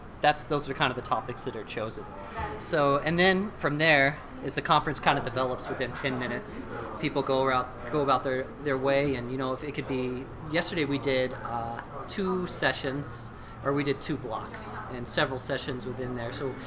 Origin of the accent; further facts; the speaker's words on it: Bend, Oregon, United States; I'm from beautiful Bend, Oregon.